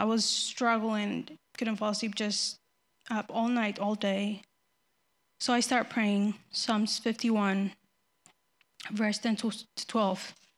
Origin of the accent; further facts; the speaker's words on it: Ethiopia; English is a second language; moved away; but I'm originally from Ethiopia. Came here 6 years ago. Ever since I can remember, I've called myself a Christian